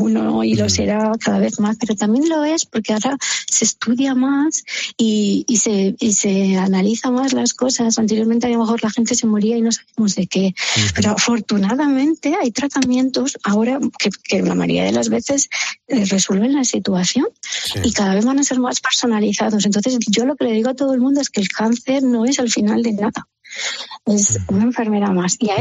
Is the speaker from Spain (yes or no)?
yes; Villena, Valencian Community, Spain; Bueno, soy de un pueblecito que si no lo digo me matan, soy de Villena.